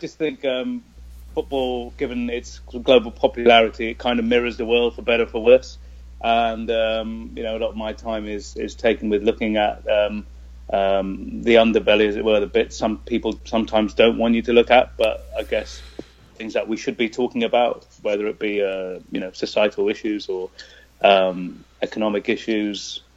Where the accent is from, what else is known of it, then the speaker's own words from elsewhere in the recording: London, United Kingdom; I grew up in London, in the UK